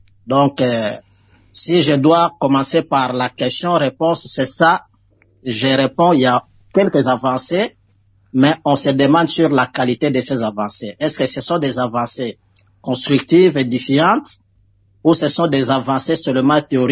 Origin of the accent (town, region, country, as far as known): DR Congo